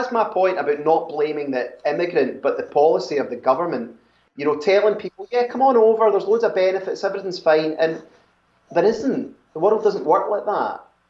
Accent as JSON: {"language": "English", "region": "Scotland", "country": "United Kingdom", "said": "And you know, I'm Scottish, you know, and I'm a unionist."}